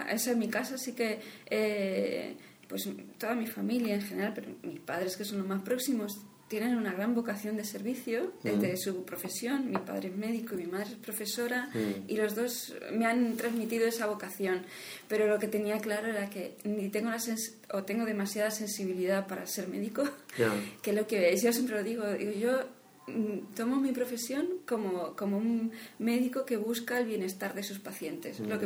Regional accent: Region of Murcia, Spain; also born or lived in Valencia; No, yo soy de Murcia.

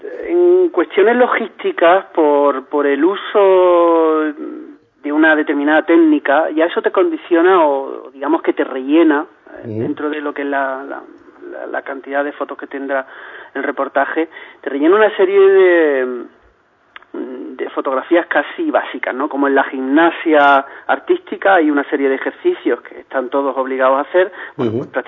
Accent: Linares, Andalusia, Spain; Yo soy, por ejemplo, de una zona del norte de Jaén, yo nací en Linares, y te aseguro que tengo más de mesetario y de castellano que de gaditano.

